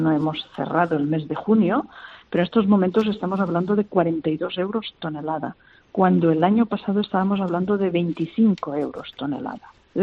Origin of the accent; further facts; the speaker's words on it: Catalonia, Spain; Yo soy de una de las zonas más afectadas de España. Sí. Soy del Delta del Ebro